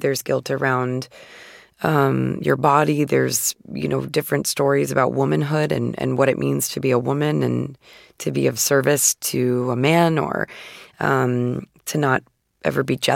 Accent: Phoenix, Arizona, United States; I'm from Phoenix, Arizona, and I was born in 1988, so the majority of my childhood took place in the 90s

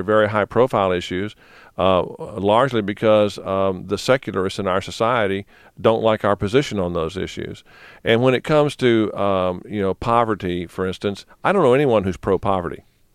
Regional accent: United States; That's not a list I want to be on as an American.

